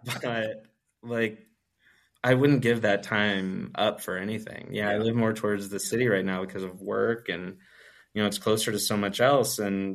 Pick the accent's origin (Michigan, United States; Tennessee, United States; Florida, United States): Michigan, United States; Royal Oak; I said, I'm from Royal Oak. That's where I'm living right now.